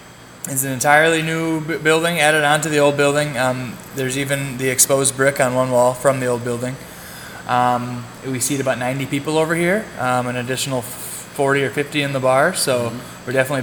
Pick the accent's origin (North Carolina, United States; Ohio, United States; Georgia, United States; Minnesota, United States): Minnesota, United States; Tyler; Okay, well, I'm originally from kind of in the area. I'm from Tyler, Minnesota, just down the road.